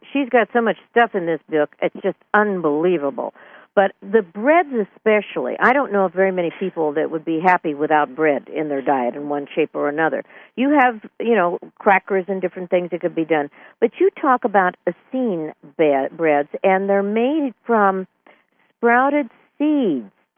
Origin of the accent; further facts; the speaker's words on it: California, United States; I think because I was raised in California, we had such an abundance of it. It was just a part of our life.